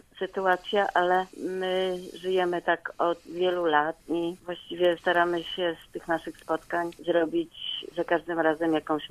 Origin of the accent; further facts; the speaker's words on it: Gorzów Wielkopolski, Lubusz Voivodeship, Poland; Jest to proste, ponieważ wychowałam się w tym miejscu.